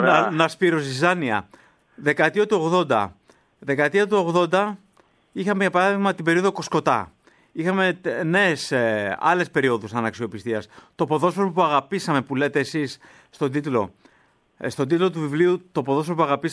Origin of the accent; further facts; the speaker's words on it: Palaio Faliro, Attica, Greece; μεγάλωσα στο Παλαιό Φάληρο.